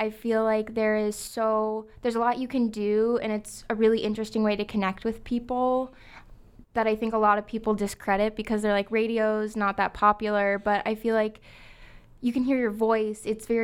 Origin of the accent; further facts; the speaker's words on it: Washington, United States; I'm from up in Washington, Napa Vine.